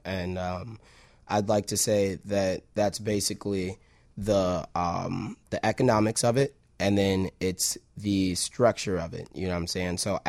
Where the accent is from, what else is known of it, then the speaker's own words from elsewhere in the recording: Chicago, Illinois, United States; I think it really just comes from being a Chicago kid. You know, growing up in Chicago, a lot of people always talk about the violence, but there's so much more to Chicago.